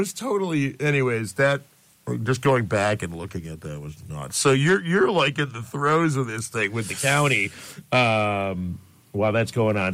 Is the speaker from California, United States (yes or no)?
no; Schenectady, New York, United States; I grew up in that area. I grew up in Schenectady.